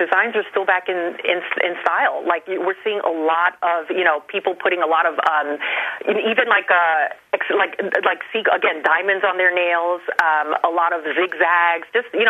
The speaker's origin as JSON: {"language": "English", "region": "New York", "country": "United States", "said": "And I am from New York, so absolutely."}